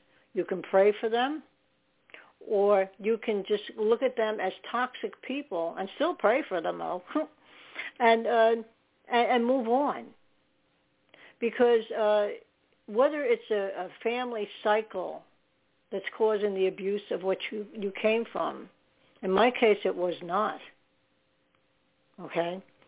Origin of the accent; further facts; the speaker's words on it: Staten Island, New York, United States; also born or lived in Pearl River, New York; I was born in Pearl River, New York, and there was a nice lake up there. And then we moved to Staten Island a little after that, not long after, and that was horrific.